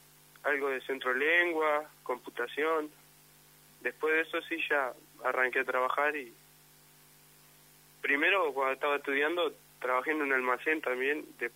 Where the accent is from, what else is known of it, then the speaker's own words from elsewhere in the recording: Durazno, Uruguay; born there; Yo nací, bueno, primero nací aquí en Durazno, en la ciudad misma.